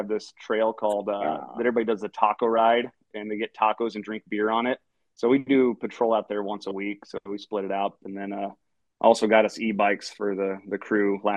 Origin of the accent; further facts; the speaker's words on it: Council Bluffs, Iowa, United States; Born and raised in Council Bluffs, Iowa.